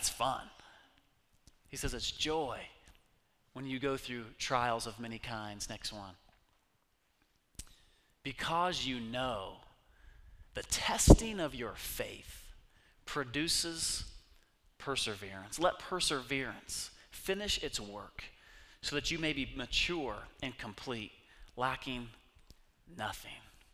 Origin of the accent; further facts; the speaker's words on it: United States; born there; I was born in America. That means you already hit the lottery.